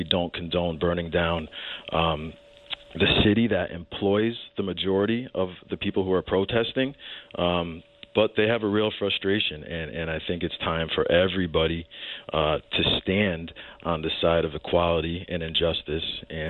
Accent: North Haven, Connecticut, United States; also born or lived in Dominican Republic; I was born in the Dominican Republic. I was adopted at 9 months old. My parents are white. I come from a large Italian family. I grew up in North Haven.

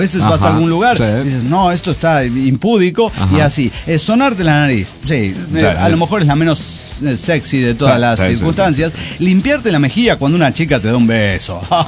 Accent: Toluca, State of Mexico, Mexico; de Toluca la Bella.

